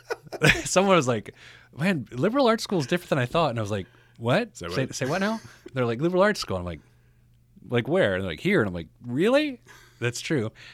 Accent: Indiana, United States; growing up, I went to Pike High School. I grew up in Central Indiana

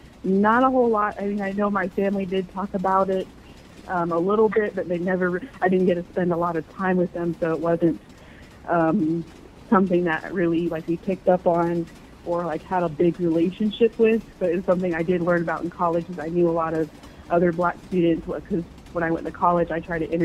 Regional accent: North Carolina, United States; I'm from North Carolina and grew up in the South

